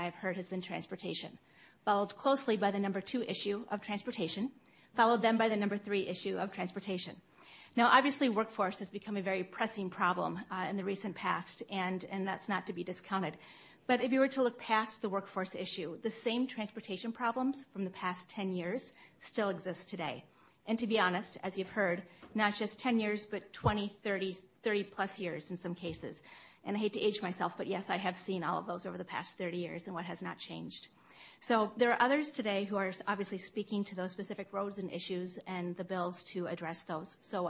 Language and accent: English; Coon Rapids, Minnesota, United States; now in Blaine, United States; I am almost a lifelong resident of Anoka County. I grew up in Coon Rapids. I live in Blaine now.